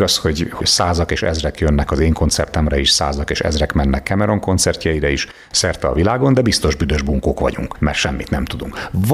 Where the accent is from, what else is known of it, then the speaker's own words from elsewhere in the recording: Hungary; moved away; also born or lived in United States; Én ilyen amerikás magyar vagyok. Tehát elmentem 99-ben, ingáztam 6 évet Amerika és Magyarország között, és költöztem haza 2005-ben.